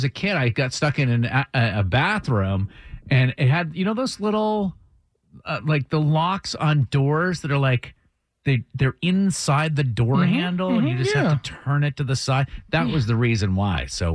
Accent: Vermont, United States; because I'm from Vermont originally. Mm-hmm. My grandfather used to go ice fishing all the time.

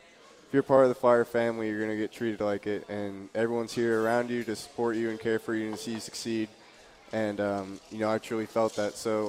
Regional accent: Brentwood, Tennessee, United States; So, as you said, I was from Brentwood, Tennessee, went to Ravenwood High School.

